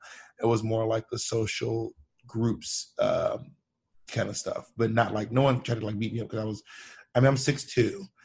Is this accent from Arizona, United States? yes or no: no; Atlanta, Georgia, United States; also born or lived in the South; I'm from Atlanta.